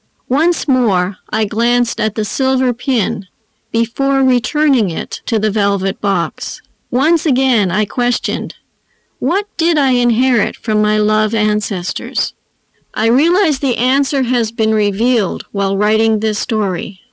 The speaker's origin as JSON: {"language": "English", "country": "Canada", "said": "I am a Canadian"}